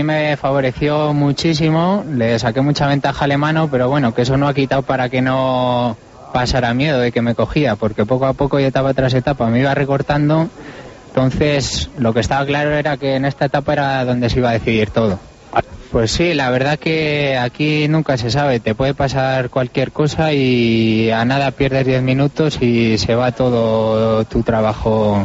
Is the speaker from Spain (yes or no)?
yes; Soria, Castile and León, Spain; Pues es una gran ilusión ganar una carrera y más en mi tierra.